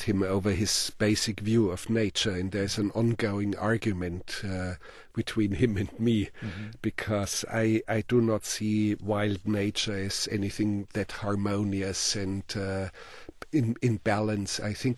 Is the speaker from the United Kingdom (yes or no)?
no; Germany; accent: German; English is a second language; and with my thick German accent I said, no, I will direct this movie.